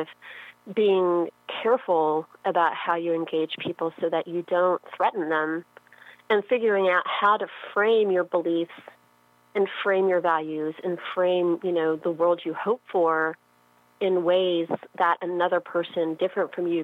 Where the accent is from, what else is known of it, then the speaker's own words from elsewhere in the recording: Memphis, Tennessee, United States; Now, that's actually dissolved since I grew up in Memphis. And now the schools are once again very racially segregated.